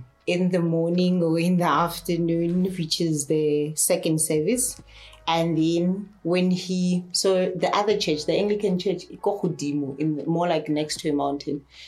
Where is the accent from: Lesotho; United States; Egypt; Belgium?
Lesotho; I'm originally born and bred in Lesotho.